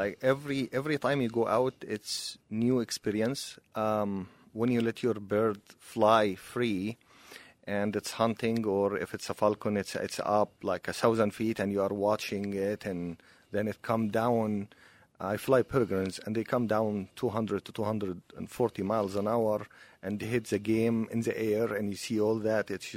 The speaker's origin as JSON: {"language": "English", "country": "Egypt", "tie": "born or raised there", "said": "Well, I was born and raised in Egypt"}